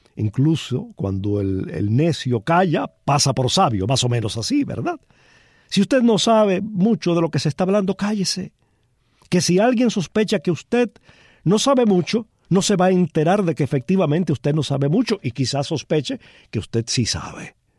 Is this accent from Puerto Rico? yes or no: no; Cuba; los cubanos deberíamos tener presentes, no solo como cubanos, sino como seres humanos